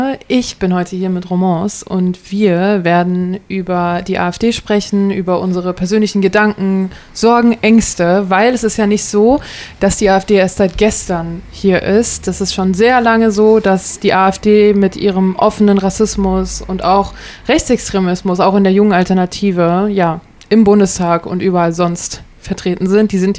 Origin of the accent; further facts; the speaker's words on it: Frankfurt, Hesse, Germany; zum Beispiel in Hessen, ich bin ja aus Frankfurt